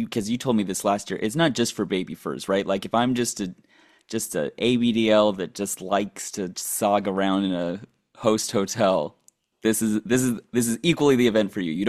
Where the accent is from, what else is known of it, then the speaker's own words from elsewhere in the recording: California, United States; I am the Californian that does not leave California unless there's a super big reason